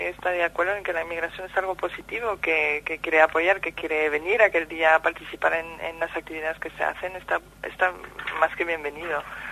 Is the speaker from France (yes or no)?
yes; France; Spanish is a second language; yo personalmente me considero inmigrante, aunque a mí me llaman comunitaria porque soy francesa